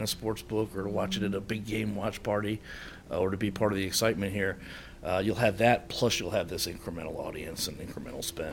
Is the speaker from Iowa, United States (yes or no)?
no; New Orleans, Louisiana, United States; I came from New Orleans, where for 25 years, major event would come.